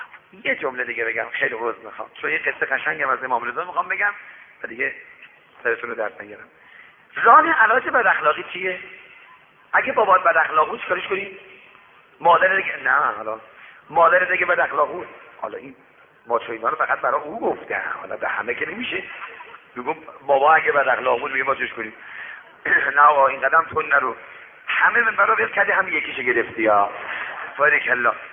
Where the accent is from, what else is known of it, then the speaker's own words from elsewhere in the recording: Shiraz, Fars, Iran; گفت شما اهل کجا هستی؟ گفتم شیراز.